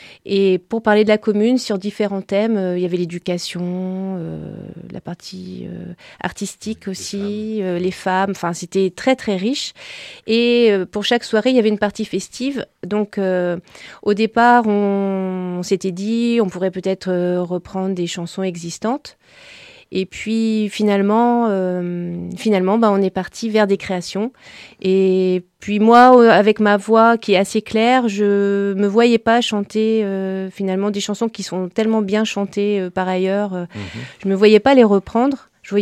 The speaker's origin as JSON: {"language": "French", "region": "Nouvelle-Aquitaine", "country": "France", "said": "Non, moi je suis de la Vienne."}